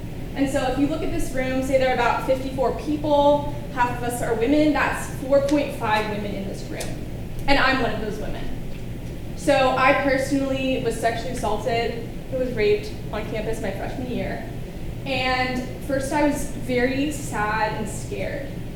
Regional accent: Santa Monica, California, United States; I'm from Los Angeles, particularly Santa Monica

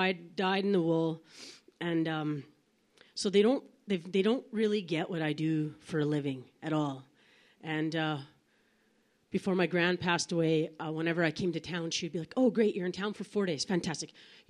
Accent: Yukon, Canada; So I guess all you have to know is I come from the Yukon. Do you know where that is? It's close to Alaska. It's a country. It's Canada.

